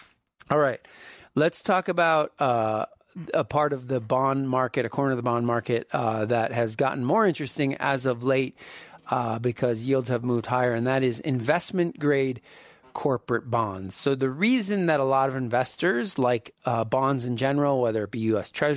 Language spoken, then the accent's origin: English; East Coast, United States; I grew up on the East Coast, and I get a kick out of watching the evening news.